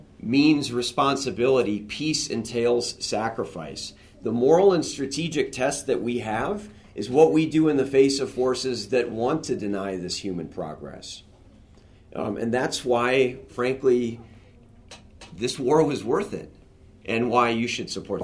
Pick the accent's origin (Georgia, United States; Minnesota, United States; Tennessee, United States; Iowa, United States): Minnesota, United States; now in Utah, United States; And then I'm Lutheran. That's my background. I'm from Minnesota. We're all Lutheran. That's it. But we plan on making our long-term home here in Utah